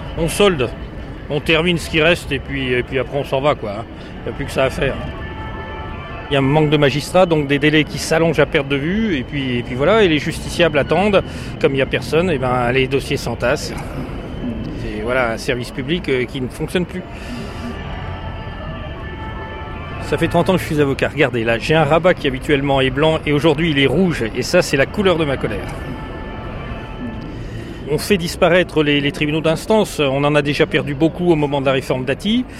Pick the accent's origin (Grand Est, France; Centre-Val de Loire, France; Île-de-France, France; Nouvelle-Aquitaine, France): Centre-Val de Loire, France; Chartres; moi je viens de Chartres